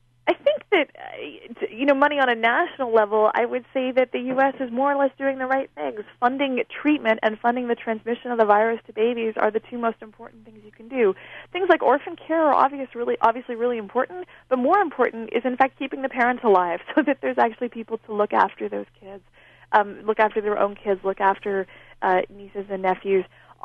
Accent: Canada; I'm Canadian, so we don't spend a lot of time saying nice things

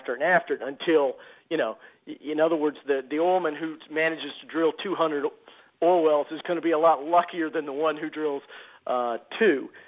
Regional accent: Texas, United States; And, you know, growing up in Texas, I grew up with these stories, and I was just so happy to kind of put them back together

